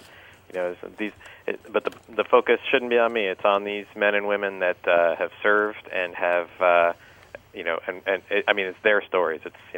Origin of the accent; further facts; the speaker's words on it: United States; I think I came to it with my own experience, just being an American and having some military experience